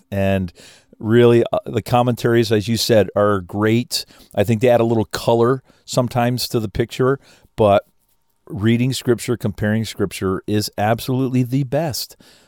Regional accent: St. Thomas, Ontario, Canada; from St. Thomas, Ontario, Canada.

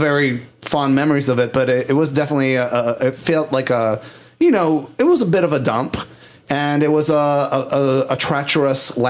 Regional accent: San Juan, Puerto Rico; And I grew up in San Juan, Puerto Rico.

